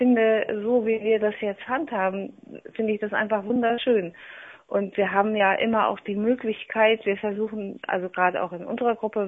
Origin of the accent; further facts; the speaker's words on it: Germany; born there; moved away as an adult; ich bin aus dem Westen, gebürtig von der holländischen Grenze, wusste aber schon mit 20 ungefähr, dass ich unbedingt, wenn die Mauer fällt, hier in den Osten ziehen würde.